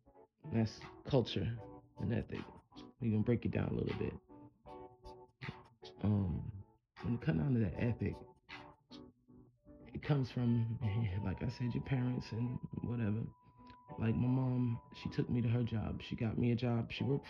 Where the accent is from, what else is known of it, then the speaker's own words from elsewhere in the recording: New York, United States; So my mother, we're from the North, so New Yorkers, Northern people. We're the free ones.